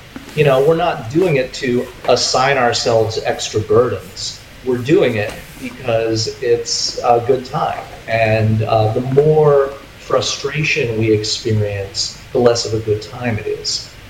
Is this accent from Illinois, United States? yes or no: yes; Evanston, Illinois, United States; also born or lived in Chicago; I had moved back to Chicago at that point where I grew up. And Chicago area. I grew up in Evanston, but then I moved back to Chicago.